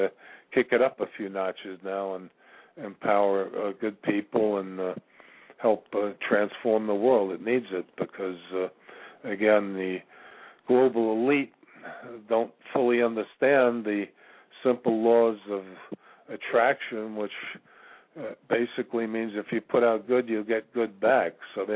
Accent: New York, United States; Well, I'm a 66-year-old male, disabled. I'm originally from New York

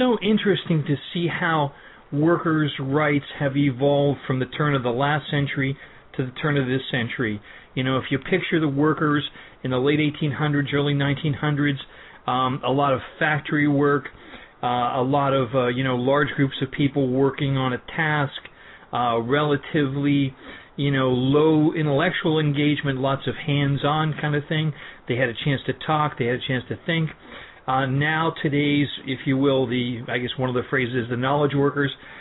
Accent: Northeast, United States; I come from union roots that go back a long ways. I hail from the Northeast.

